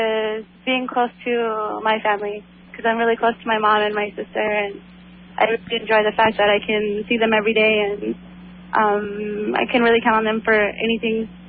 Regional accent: Bozeman, Montana, United States; When I was growing up in Bozeman, that felt normal to me.

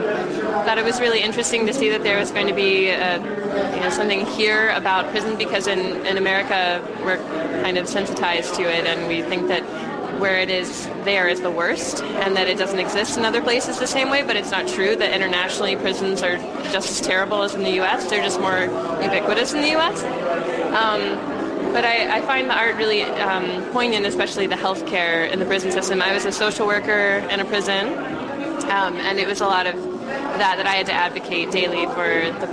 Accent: United States; We're just in Montreal for a few days. We're American

